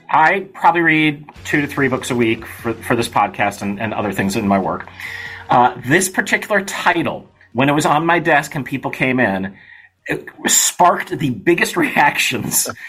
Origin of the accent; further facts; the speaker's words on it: Kenilworth, Illinois, United States; So I grew up in Kenilworth, Illinois, which at that time was the wealthiest suburb in America. So a lot of old school Republican money. And we were the first, or close to the first, Democrats and Irish Catholics in there.